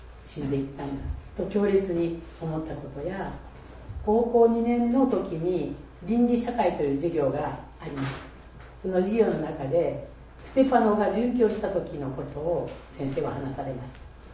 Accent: Kagawa, Japan; 私は1953年に香川県で生まれました。

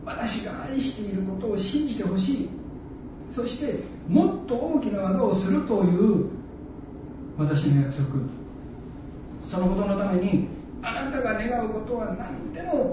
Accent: Takatsuki, Osaka, Japan; now in Maizuru, Japan; 私も出身は大阪高槻で、今も実家が高槻です。

